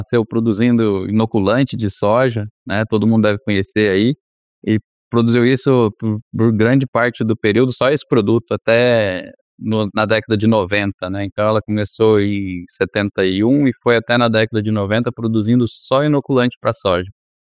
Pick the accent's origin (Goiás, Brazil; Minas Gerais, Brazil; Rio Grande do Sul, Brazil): Goiás, Brazil; Rio Verde; born there; now in Ribeirão Preto, Brazil; Eu nasci em Rio Verde, acabei me mudando para estudar, fui fazer faculdade no sul de Minas, em Lavras.